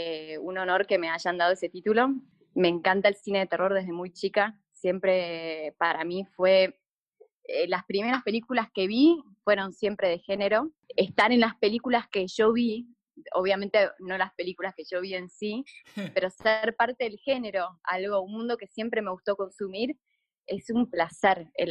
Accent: Argentina; poder hacer cine de género en mi país y que sean películas muy lindas y que sean realmente de calidad

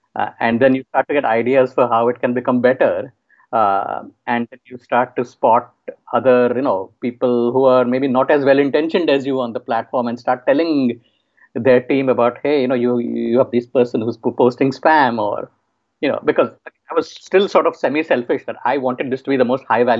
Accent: India; you're from India and I grew up in India.

